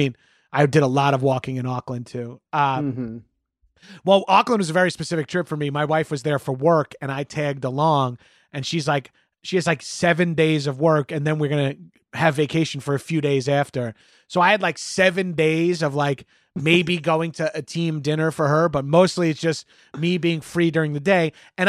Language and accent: English; Long Island, New York, United States; I'm from Long Island.